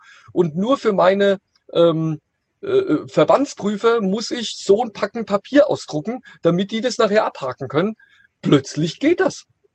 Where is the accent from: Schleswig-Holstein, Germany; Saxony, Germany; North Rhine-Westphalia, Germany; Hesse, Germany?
Hesse, Germany; Also ich komme ja hier aus der Nähe von Frankfurt